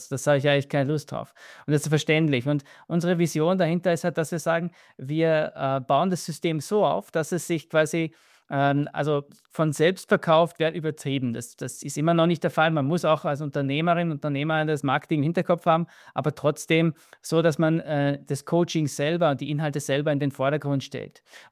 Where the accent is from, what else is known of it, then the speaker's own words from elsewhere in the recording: Austria; also born or lived in Dubai; wie man es am Dialekt, am Akzent hört, ich bin Österreicher.